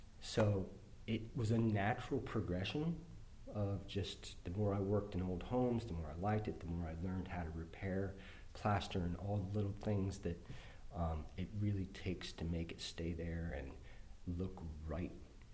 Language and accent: English; Pennsylvania, United States; moved away as an adult; also born or lived in Washington, D.C.; I am originally from Pennsylvania. I moved to the Washington, D.C. area when I was 21.